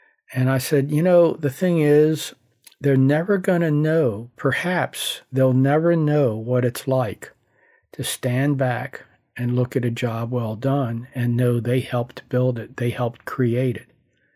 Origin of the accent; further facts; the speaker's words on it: Baltimore, Maryland, United States; And I was up in my hometown of Baltimore one time.